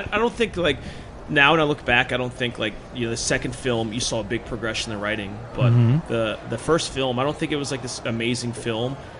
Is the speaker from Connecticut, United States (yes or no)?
yes; Hartford, Connecticut, United States; also born or lived in Pennsylvania; technically, I'm from Hartford, Connecticut.